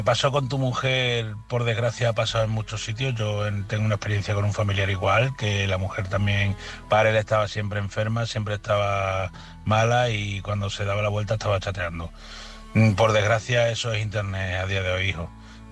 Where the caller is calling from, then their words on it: Badajoz, Extremadura, Spain; de Badajoz, corresponsal de Badajoz.